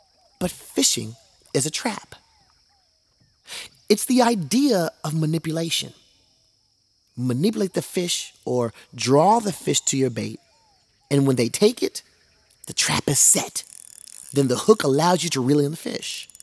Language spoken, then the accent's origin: English; California, United States; I was the cousin from California who caught absolutely nothing.